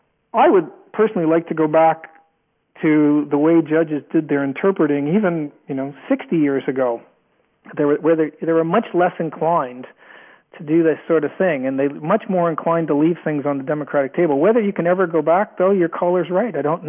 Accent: Canada; I'm Canadian originally. I was a second-rate Canadian curler

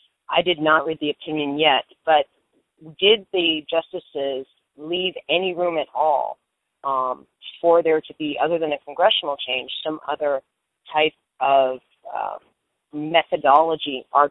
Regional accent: Columbus, Georgia, United States; I'm from Columbus, Georgia.

